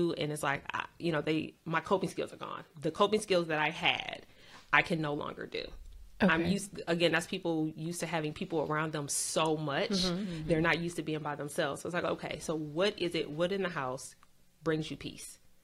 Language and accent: English; Michigan, United States; I'm from Michigan.